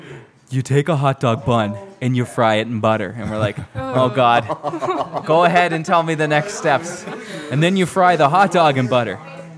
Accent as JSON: {"language": "English", "town": "Mount Pleasant", "country": "United States", "tie": "born or raised there", "said": "I grew up in Mount Pleasant, so I went to school in Mount Pleasant, and they didn't quite have running water or electricity yet"}